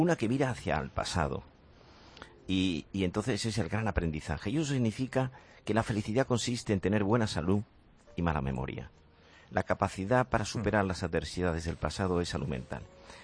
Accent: Andalusia, Spain; yo tengo un defecto de fábrica, que soy andaluz

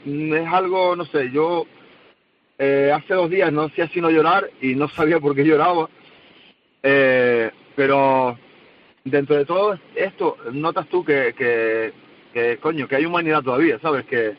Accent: La Palma, Canary Islands, Spain; es que yo soy de La Palma, pero estaba trabajando en Tenerife

